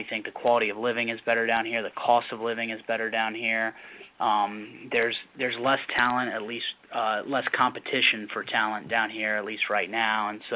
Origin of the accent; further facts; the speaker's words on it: Virginia, United States; I grew up in the Northern Virginia, Washington, D.C. area, born and raised there my entire life.